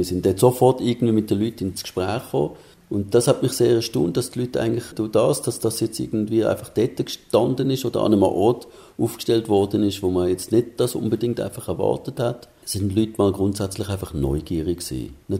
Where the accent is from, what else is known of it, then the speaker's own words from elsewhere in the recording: Switzerland; also mindestens bei uns in der Schweiz, wo ja alles irgendwie so geregelt ist, gesetzlich verankert, genagelt, festgesetzt, wie auch immer.